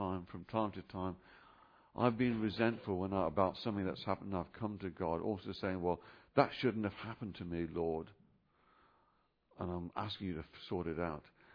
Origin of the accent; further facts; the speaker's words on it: England, United Kingdom; now in Australia; because I'm an Aussie now, no longer a Pom